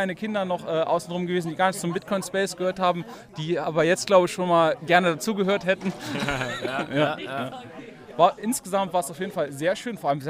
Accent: Trier, Rhineland-Palatinate, Germany; Bin ja selber aus Trier

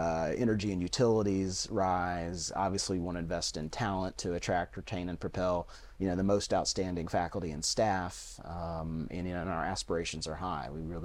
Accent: Plano, Texas, United States; On a personal level, I grew up in Plano, so it was really nice to get back to Texas.

